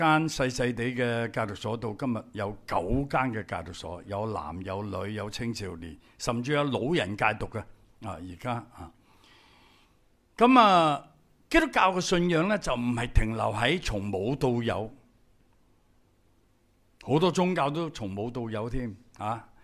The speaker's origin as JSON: {"language": "Chinese", "town": "Tiu Keng Leng", "country": "Hong Kong", "tie": "born or raised there", "said": "我从小在香港出世，在香港大，我就住在调根岭。"}